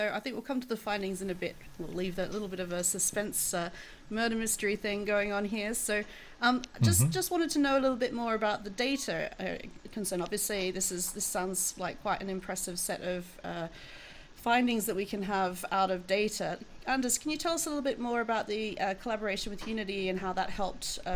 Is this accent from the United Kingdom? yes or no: no; Australia; Yes, well, as an Australian, I can appreciate that as well.